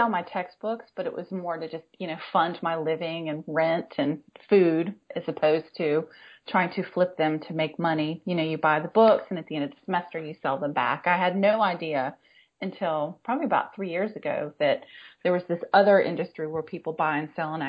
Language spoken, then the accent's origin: English; Washington, District of Columbia, United States; I grew up in Washington, D.C., and I graduated from high school in 1988.